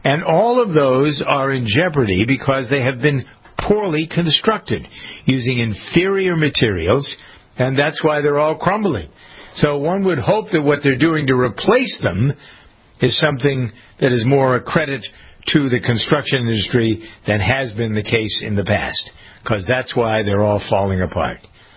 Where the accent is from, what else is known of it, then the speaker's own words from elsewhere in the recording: Framingham, Massachusetts, United States; We did that here in my hometown of Framingham.